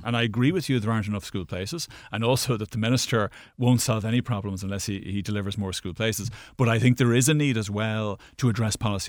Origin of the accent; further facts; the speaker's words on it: Blanchardstown, County Dublin, Ireland; Well, I suppose I'm from Blanchardstown